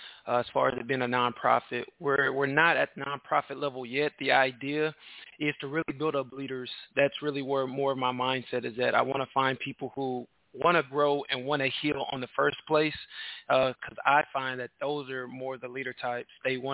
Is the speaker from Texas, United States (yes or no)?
yes; Houston, Texas, United States; I'm from Houston, brother. We're in Houston, Texas.